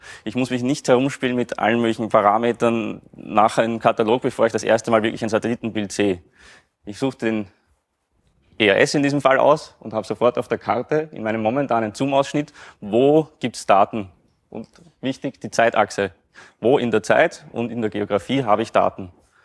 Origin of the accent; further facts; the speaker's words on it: Vienna, Austria; man hört vielleicht, ich komme aus Wien, also nicht ein bisschen weiter im Süden.